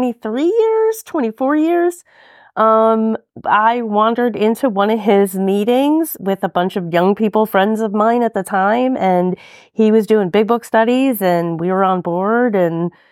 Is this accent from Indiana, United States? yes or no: no; New Jersey, United States; also born or lived in New York; Pretty much. I was born in New York and moved out to New Jersey. I think I was 6, 7, 8 years old.